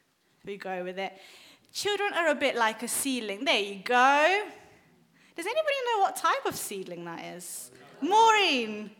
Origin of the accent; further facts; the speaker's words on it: Bulgaria; when I was a child growing up in Bulgaria